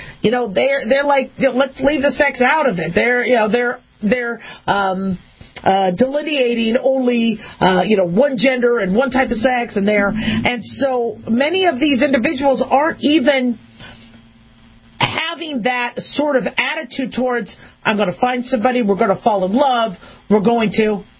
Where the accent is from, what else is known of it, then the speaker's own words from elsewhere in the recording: Las Vegas, Nevada, United States; Now, I grew up in Vegas, and I did a lot of dating in Vegas and Reno, Nevada, when I went to undergrad and medical school.